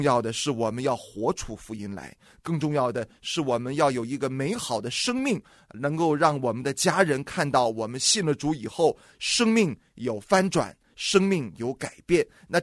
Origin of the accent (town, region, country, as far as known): China